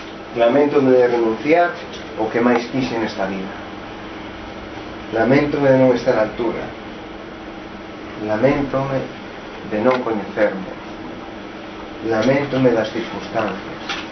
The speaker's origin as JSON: {"language": "Galician", "town": "Vilaxoán", "region": "Galicia", "country": "Spain", "said": "eu son de Vilaxoa, aunque concello de Vilarcía da Arousa"}